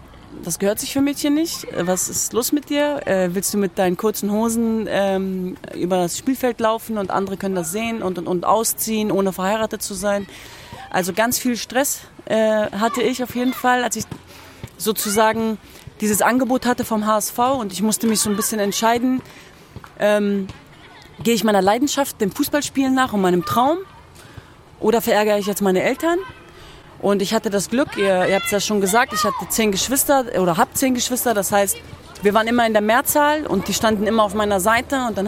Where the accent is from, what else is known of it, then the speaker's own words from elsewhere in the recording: Hanover, Lower Saxony, Germany; moved away as an adult; now in Hamburg, Germany; Also gebürtig komme ich aus Hannover. Ich bin in Hannover geboren und aufgewachsen und bin dann irgendwann mit Anfang 20 nach Hamburg gegangen